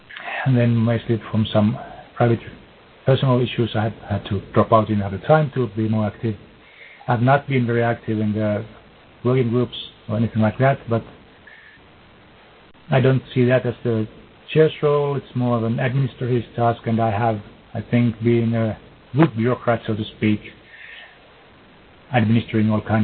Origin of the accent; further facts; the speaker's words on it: Finland; English is a second language; from Finland, and I've been too busy to even prepare a statement